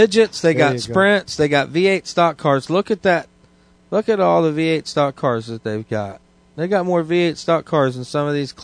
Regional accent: Tampa, Florida, United States; like I said, I'm a native Floridian and I'm from Tampa, so I remember the old fairgrounds, in downtown Tampa

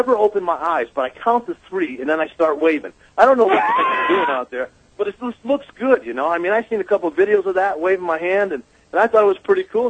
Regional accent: Chicago, Illinois, United States; I grew up in Chicago, Illinois, and I just knew all my life.

